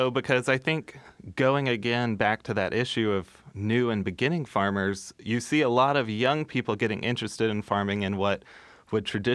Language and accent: English; Georgia, United States; Yeah, I mean, I grew up in Georgia, so I remember when Sonny Perdue was governor